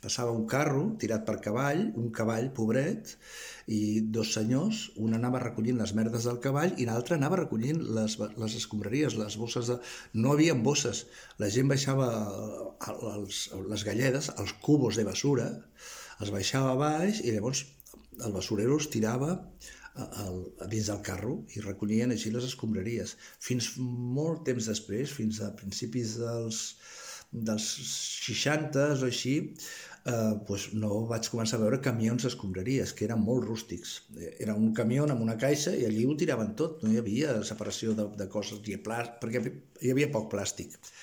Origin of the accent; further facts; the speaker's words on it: Barcelona, Catalonia, Spain; also born or lived in Balaguer; abans havia viscut a Barcelona, vaig néixer a Balaguer, la província de Lleida. Però als 4 anys me'n vaig anar a viure a Barcelona.